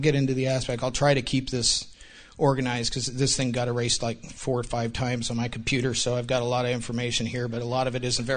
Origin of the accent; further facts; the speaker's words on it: Kalispell, Montana, United States; I'm actually from Montana, so I know a little bit about sheep. Hold the jokes until later. But I was born and raised in Kalispell, Montana.